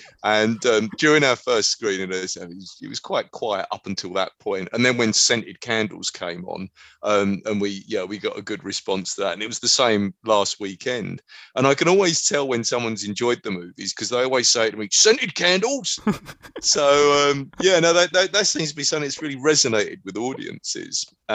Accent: United Kingdom; I think as British filmmakers, we kind of forget that, you know, to people outside the UK, you know, there is something of a novelty to the way we look.

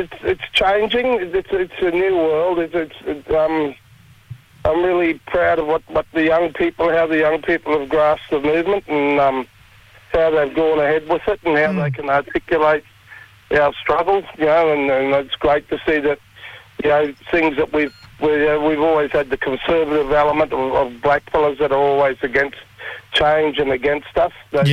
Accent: Kalamala, New South Wales, Australia; also born or lived in Townsville; I'm a Kuma man. I come from Kalamala, between Kalamala and St. George and Brewarrina.

